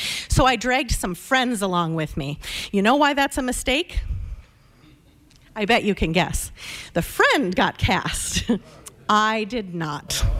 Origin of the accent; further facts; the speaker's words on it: Grand Rapids, Michigan, United States; growing up in the Grand Rapids Players.